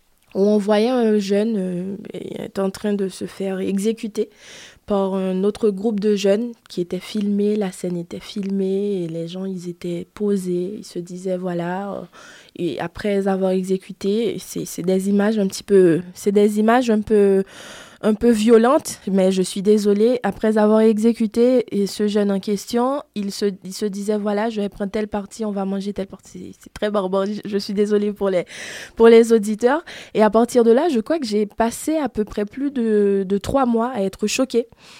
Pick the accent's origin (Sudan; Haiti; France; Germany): Haiti; je suis haïtienne et j'écris du théâtre